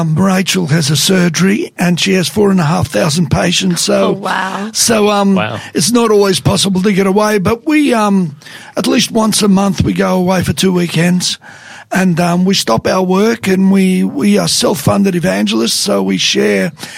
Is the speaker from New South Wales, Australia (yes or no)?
yes; New South Wales, Australia; No, I'm from the Great North.